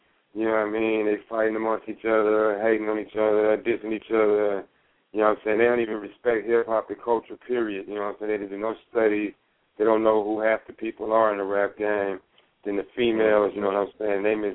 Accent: Los Angeles, California, United States; I know I'm from South Central, but God created the earth.

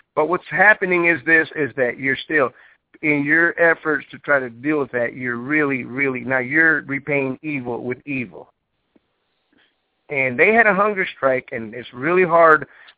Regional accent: United States; But my thing is this. I'm an American, okay?

